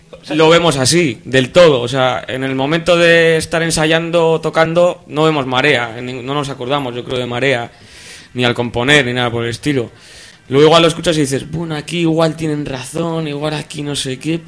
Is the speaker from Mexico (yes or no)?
no; Bilbao, Basque Country, Spain; nosotros tenemos más mala hostia, coño, que somos de Bilbao, joder.